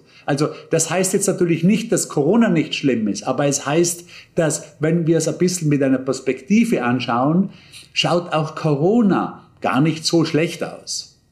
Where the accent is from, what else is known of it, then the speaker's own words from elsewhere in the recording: Bregenz, Vorarlberg, Austria; ist in Bregenz nicht viel anders, wo ich aufgewachsen bin